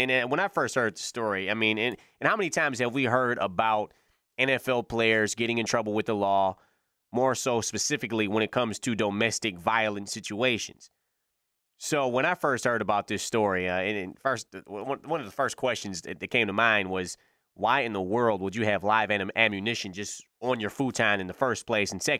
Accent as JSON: {"language": "English", "town": "Detroit", "region": "Michigan", "country": "United States", "tie": "born or raised there", "said": "Coupled with the fact that I am from Detroit, the west side of Detroit, grew up having to, of course, be a Detroit Lions guy as well."}